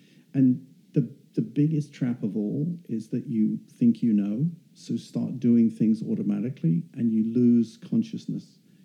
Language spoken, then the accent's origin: English; Texas, United States; accent: Texas; moved away as an adult; And my Texas accent's not got any better since I moved here 5 years ago.